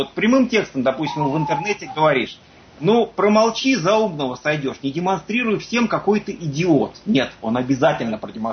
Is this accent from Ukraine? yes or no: no; Moscow, Russia; moved away as an adult; К моему несчастью, я вырос в Москве и прожил там большую часть своей жизни.